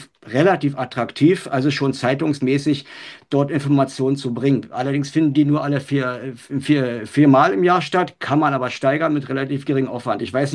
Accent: Cottbus, Brandenburg, Germany; Ich komme ja aus Cottbus

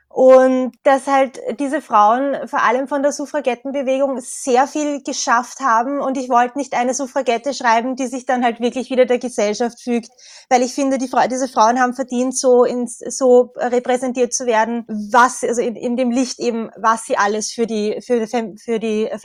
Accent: Vienna, Austria; Ja, hallo … Ich bin aus Wien.

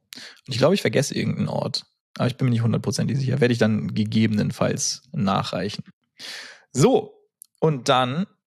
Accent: Flensburg, Schleswig-Holstein, Germany; Und dann wurde in Flensburg, wo ich herkomme, quasi eine, also da gab es immer den

